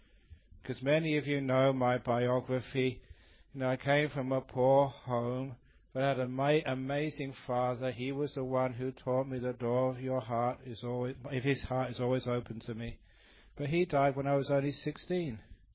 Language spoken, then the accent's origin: English; London, United Kingdom; Because, you know, I grew up in London.